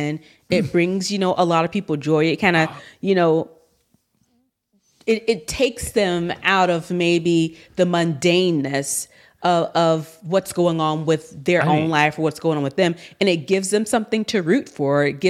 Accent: the South, United States; I'm from the South. We don't have a lot of cold weather activities

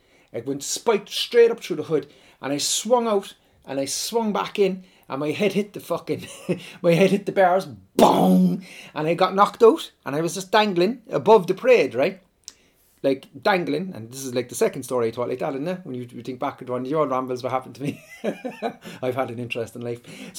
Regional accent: Ireland; Like, you know, as much as Irish people, there's a rumour that we do enjoy Paddy's Day, but we really don't.

